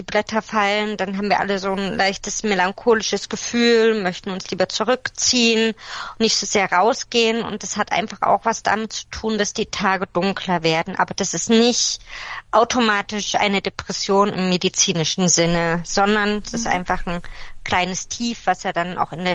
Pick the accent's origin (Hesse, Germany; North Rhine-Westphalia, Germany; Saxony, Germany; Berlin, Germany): Saxony, Germany; Leipzig; ich bin aus Leipzig.